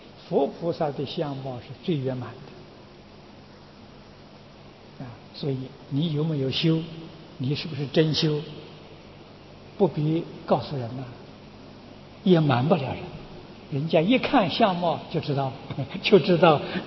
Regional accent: China; 忉利天主啊，我们中国人称玉皇大帝。

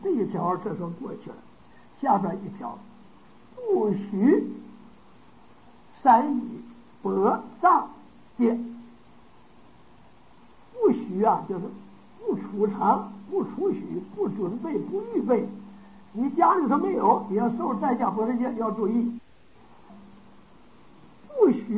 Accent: China; 我们中国人呢就差不多穿黄的

